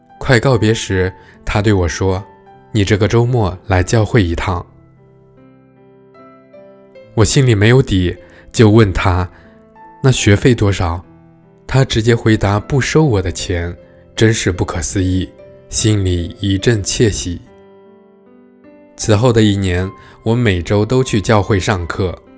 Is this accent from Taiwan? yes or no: no; Kaifeng, Henan, China; 我的家乡在河南开封的农村